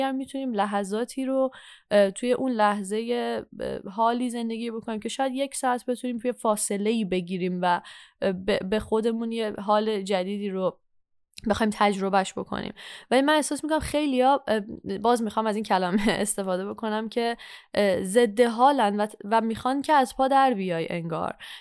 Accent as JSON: {"language": "Persian", "country": "Iran", "moved": "yes", "said": "مخصوصا ما که خارج از ایرانیم"}